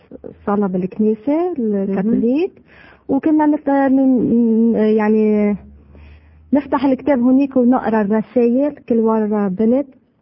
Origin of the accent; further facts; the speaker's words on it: Tripoli, North Governorate, Lebanon; born there; خلقت بطرابلس أول شيء، وبعدين